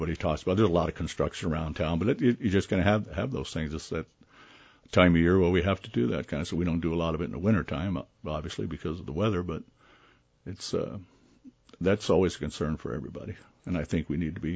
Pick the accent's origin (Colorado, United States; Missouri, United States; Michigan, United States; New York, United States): Colorado, United States; Denver; now in Sioux City, United States; I've been here for almost 40 years. I came from Denver, Colorado, and my ex-wife is from here, and that's why we moved back.